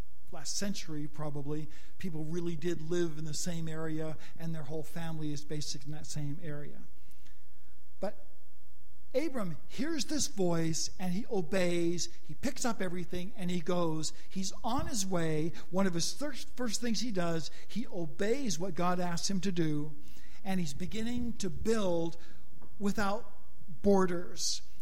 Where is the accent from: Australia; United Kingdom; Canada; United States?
Canada; also born or lived in France; My time growing up in Canada, many, many people are born and raised and live their whole lives there in the same place.